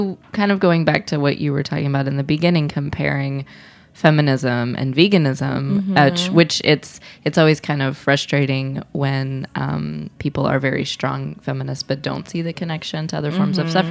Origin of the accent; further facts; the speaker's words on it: Midwest, United States; I felt this way as a Midwesterner. I mean, I'm white, but like I grew up eating a lot of meat and potatoes